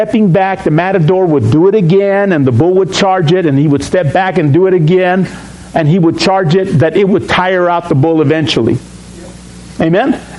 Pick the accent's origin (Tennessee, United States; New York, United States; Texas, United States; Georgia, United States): Texas, United States; El Paso; also born or lived in Juarez, Mexico; I'm living in a border town. You know, I was born in Mexico at the age of two. My parents moved from Juarez, Chihuahua to El Paso, Texas, so that my dad could establish residence in El Paso and get a working visa there. And so at the age of two, I was living in El Paso.